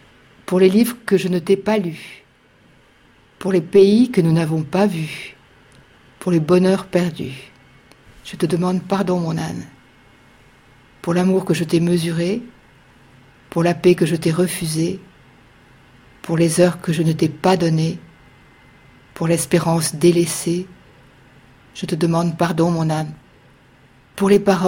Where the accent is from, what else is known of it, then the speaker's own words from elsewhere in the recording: Clermont-Ferrand, Auvergne-Rhône-Alpes, France; born there; je suis née à Clermont-Ferrand, dans la maison où habitait une sœur de Pascal, Madame Florin-Perrier